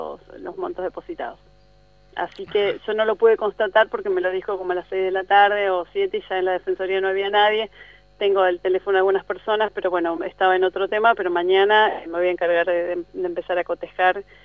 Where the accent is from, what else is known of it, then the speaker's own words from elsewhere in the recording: Bariloche, Río Negro, Argentina; yo soy de Bariloche